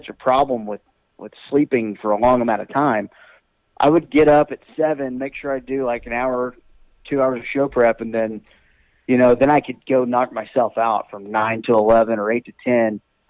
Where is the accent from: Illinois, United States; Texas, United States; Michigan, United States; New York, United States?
Texas, United States; Olney; I grew up in Olney, but Graham was kind of the local station.